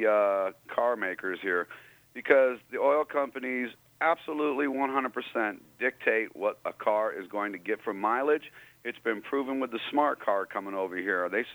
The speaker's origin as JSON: {"language": "English", "region": "Northeast", "country": "United States", "said": "I'm from the Northeast, and there's no jobs back there."}